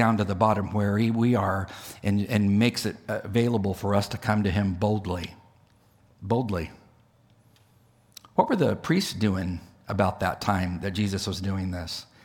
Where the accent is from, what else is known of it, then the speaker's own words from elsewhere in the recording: California, United States; And I understand this because I'm from California.